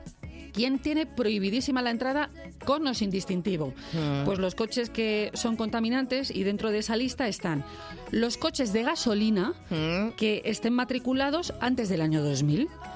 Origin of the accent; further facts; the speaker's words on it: Spain; Efectivamente, sí, somos españoles, lo dejamos todo para última hora